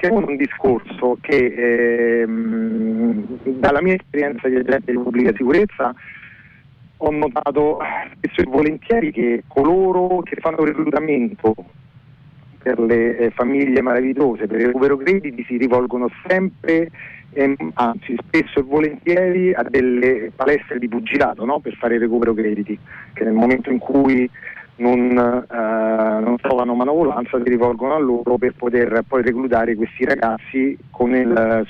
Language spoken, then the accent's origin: Italian; Rome, Lazio, Italy; Quindi io sono nato e cresciuto nella Borgata Alessandrina, che è la borgata adiacente al quartiere di Centocelle.